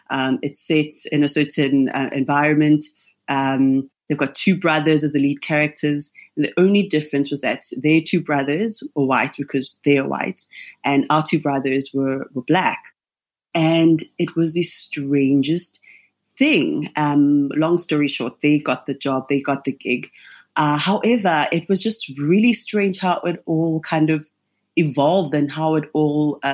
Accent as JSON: {"language": "English", "country": "South Africa", "said": "So with just being just South African and some of the race issues we have here"}